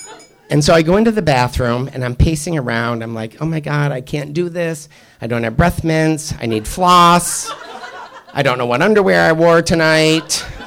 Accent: Ireland; because I am Irish and I'm pretty green when it comes to most things

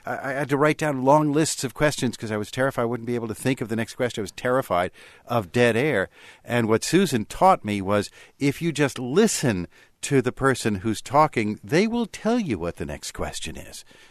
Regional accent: New York, United States; I grew up in and around New York, so I knew the city well

